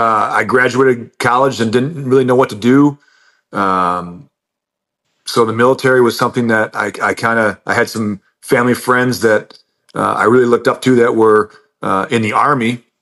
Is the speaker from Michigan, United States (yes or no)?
yes; Michigan, United States; I grew up in Northern Michigan and then played sports my whole life.